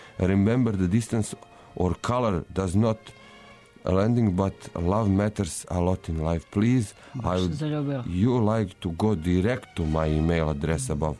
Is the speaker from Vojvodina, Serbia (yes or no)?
no; Belgrade, Serbia; Ja kao i mnogi drugi muškarci iz Beograda sam služio vojni rok u JNA